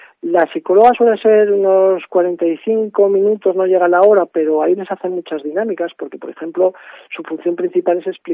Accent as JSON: {"language": "Spanish", "town": "Teruel", "region": "Aragon", "country": "Spain", "said": "Somos gente de Teruel, cosas que nos han pasado en Teruel"}